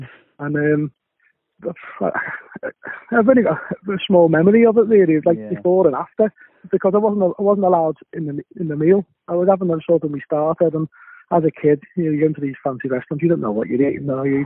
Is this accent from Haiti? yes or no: no; Scotland, United Kingdom; you're English, I'm Scottish. I'm Liverpool, you're Everton.